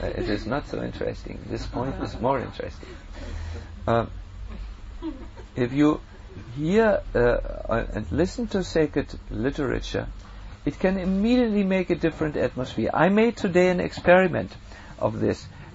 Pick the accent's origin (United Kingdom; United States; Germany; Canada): Germany; accent: German; English is a second language; I hope my German accent was not too much for you.